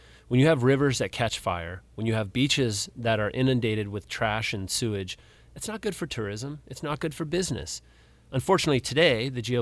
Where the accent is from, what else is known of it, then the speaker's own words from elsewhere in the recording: California, United States; I grew up surfing contests in Southern California